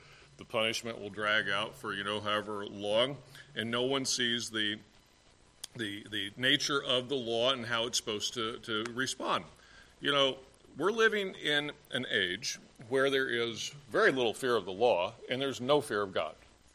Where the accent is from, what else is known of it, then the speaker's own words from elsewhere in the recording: Indiana, United States; I grew up in schools in Indiana. We had Ten Commandments.